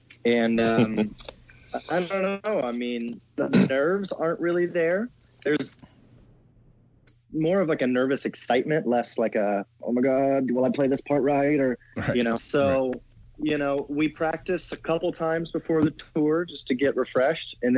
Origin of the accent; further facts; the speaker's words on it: Alabama, United States; also born or lived in California; I was born and raised in Alabama.